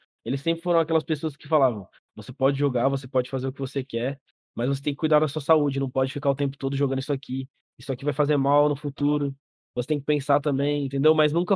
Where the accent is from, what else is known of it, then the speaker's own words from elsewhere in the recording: São Paulo, Brazil; E eu também sou de São Paulo, então eu sempre tô indo pra minha casa ver minha família